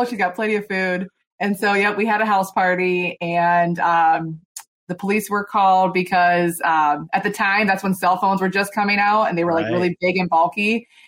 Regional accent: Youngstown, Ohio, United States; I grew up in Youngstown, which is kind of in the steel mill area by Pittsburgh.

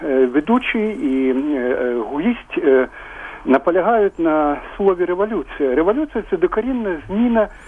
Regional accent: Kyiv, Ukraine; я киянин.

